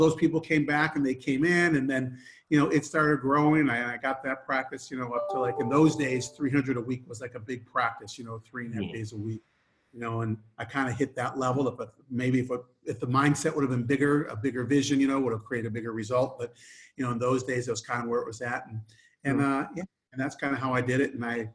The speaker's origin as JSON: {"language": "English", "region": "Michigan", "country": "United States", "tie": "born or raised there", "said": "I grew up in Michigan in the snow, and I just realized I wanted to be in warmer weather."}